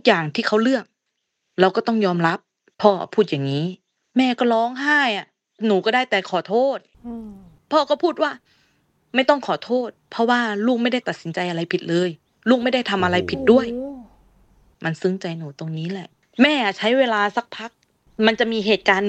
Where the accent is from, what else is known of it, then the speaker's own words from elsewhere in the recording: Songkhla, Thailand; แข่งกีฬาแห่งชาติจังหวัดสงขลาเนี่ยเป็นเจ้าภาพคือบ้านเกิดหนูนะคะ